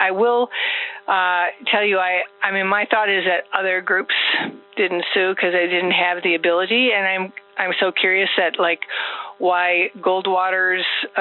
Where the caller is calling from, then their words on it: Minnesota, United States; I'm calling from Minnesota and from a nonprofit organization